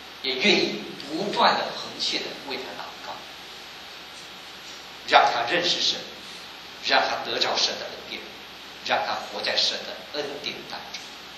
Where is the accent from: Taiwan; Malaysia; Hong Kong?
Malaysia; 我老家是在马来西亚